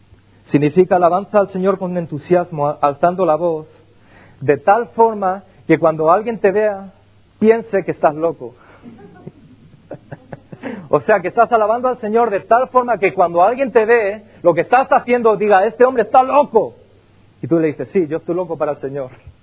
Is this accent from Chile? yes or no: no; Castilla-La Mancha, Spain; Allí en la Mancha, cuando yo soy manchego, cuando la gente habla, habla con las manos.